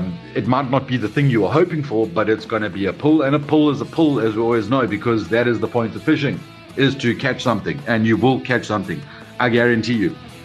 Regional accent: South Africa; collectively as a South African nation and or just individually.

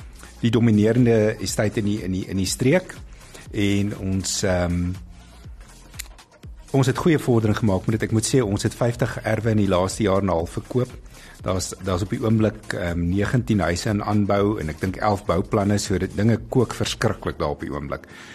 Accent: Western Cape, South Africa; Ek kom van die Kaap af, soos ek daar is, elke keer voel ek op vakansie is.

